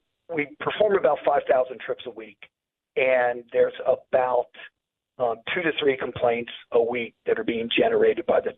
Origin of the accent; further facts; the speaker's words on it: Cincinnati, Ohio, United States; I started out in 1986 as a paratransit bus operator in my hometown of Cincinnati, Ohio.